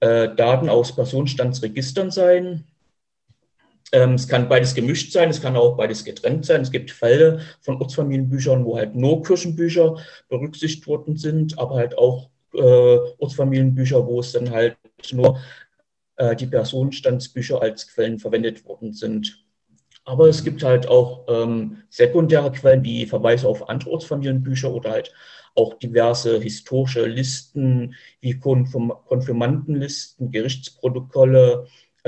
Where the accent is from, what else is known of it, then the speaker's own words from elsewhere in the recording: Radebeul, Saxony, Germany; born there; Also geboren bin ich 1983 in Radebeul, das liegt in Sachsen